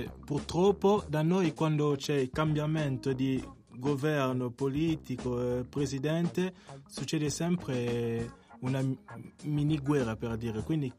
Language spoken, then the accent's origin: Italian; Pointe-Noire, Republic of the Congo; Italian is a second language; vengo da Pointe Noire dove ci sono industrie, eccetera, il petrolio